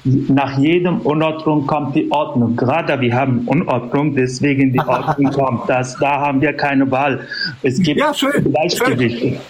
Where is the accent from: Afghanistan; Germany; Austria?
Afghanistan; Ich bin Afghane.